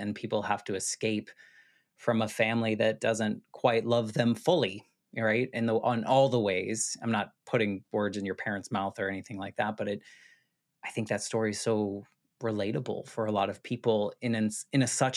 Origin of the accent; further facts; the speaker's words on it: United States; I think it's so fascinating as an American. I feel like Americans, we like to travel, I guess.